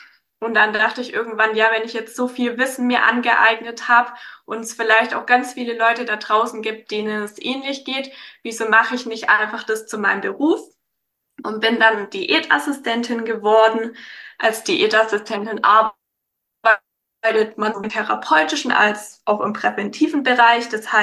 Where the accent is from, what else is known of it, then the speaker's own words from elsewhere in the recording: Baden-Württemberg, Germany; Ich komme aus der Umgebung Stuttgart und bin 25 Jahre alt.